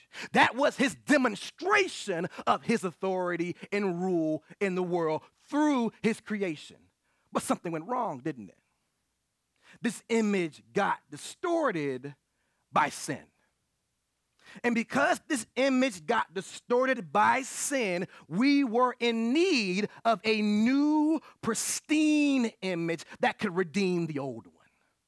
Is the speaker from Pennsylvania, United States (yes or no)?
no; Dallas, Texas, United States; so Dirk Nowitzki, a great basketball player for the hometown Dallas Mavericks, my hometown Dallas Mavericks, right?